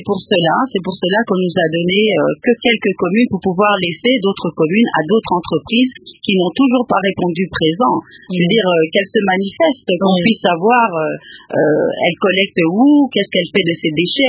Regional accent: DR Congo; en tant que Congolais

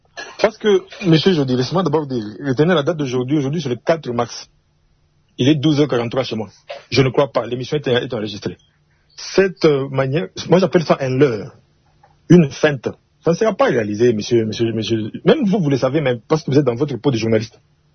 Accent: DR Congo; on est Congolais

